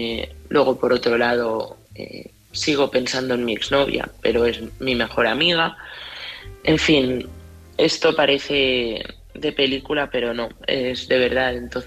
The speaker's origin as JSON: {"language": "Spanish", "town": "Madrid", "region": "Community of Madrid", "country": "Spain", "said": "de Madrid"}